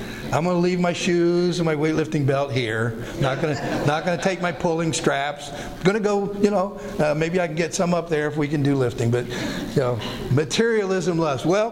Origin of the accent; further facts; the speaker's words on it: Pennsylvania, United States; She was from Oregon. I was from Pennsylvania, and we met in California.